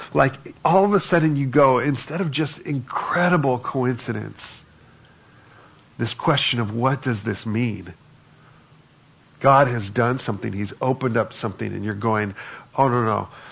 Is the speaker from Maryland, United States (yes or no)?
no; California, United States; we're both from Southern California.